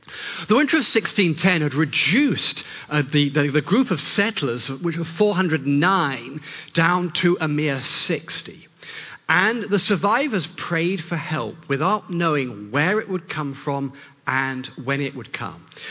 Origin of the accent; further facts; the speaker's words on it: United Kingdom; now in United States; Thanksgiving holiday here in the US.